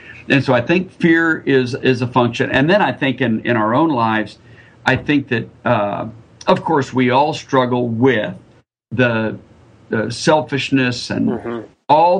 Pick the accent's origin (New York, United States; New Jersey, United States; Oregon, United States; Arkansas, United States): Oregon, United States; also born or lived in Indiana; now in Georgia, United States; Yep. I grew up in Oregon. And of course, you know, that is a different culture that I grew up in.